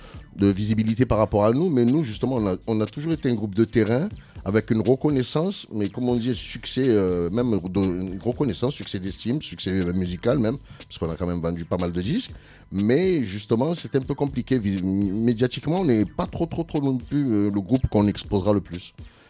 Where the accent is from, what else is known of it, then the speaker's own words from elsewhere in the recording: Comoros; c'était pas bankable de dire je suis comorien à l'époque.